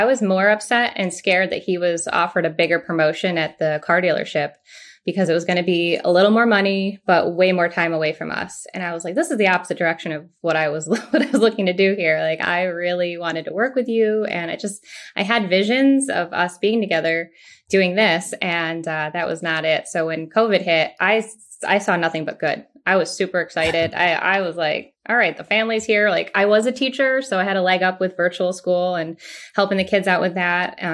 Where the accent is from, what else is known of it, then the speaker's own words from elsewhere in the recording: Rochester, New York, United States; moved away; We are originally from Rochester, New York, upstate. Really cold, very, very gray.